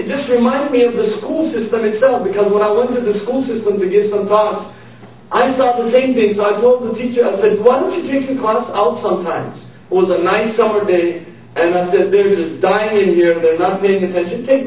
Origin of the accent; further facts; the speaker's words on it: Pakistan; as a Pakistani